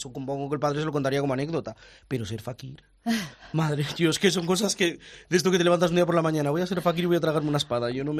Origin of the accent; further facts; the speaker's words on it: León, Castile and León, Spain; en mi tierra, en León